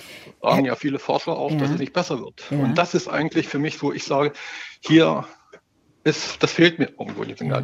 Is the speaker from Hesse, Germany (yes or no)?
no; Dresden, Saxony, Germany; ich komme früher aus Dresden, Sächsischen Schweiz